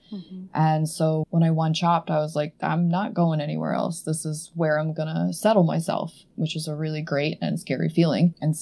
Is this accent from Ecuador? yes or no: no; Edmond, Oklahoma, United States; I grew up in Edmond.